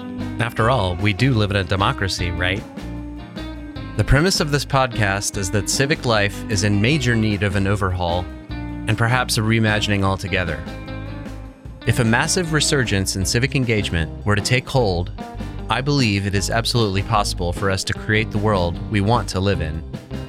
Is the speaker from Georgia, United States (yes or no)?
yes; Georgia, United States; In a handful of states, including my home state of Georgia, they are paid nothing.